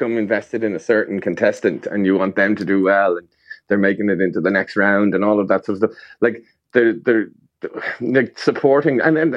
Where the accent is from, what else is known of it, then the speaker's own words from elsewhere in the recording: Ireland; I'm an Irish rugby fan, and every quarter final that we think we're going to get through